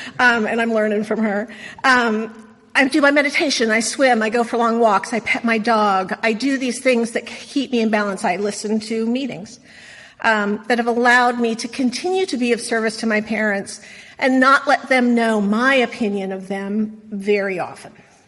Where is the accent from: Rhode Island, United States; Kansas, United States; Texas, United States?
Kansas, United States; Wichita; And what had happened is I grew up in Wichita, Kansas, so a little north of here is Wichita, Kansas, right? And I grew up there, and there's nothing to do in Wichita, Kansas.